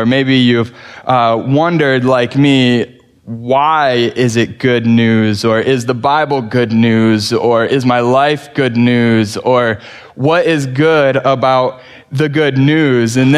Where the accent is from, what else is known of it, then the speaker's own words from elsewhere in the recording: Wayland, Michigan, United States; we've taken our kids to our house, or the house that I grew up in Wayland.